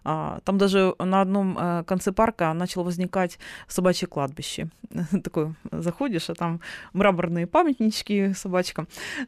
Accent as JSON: {"language": "Russian", "town": "Sloviansk", "region": "Donetsk Oblast", "country": "Ukraine", "tie": "born or raised there", "said": "Я сама родилась в Славянске, долгое время жила, строила свою трудовую карьеру. У меня там живут родители"}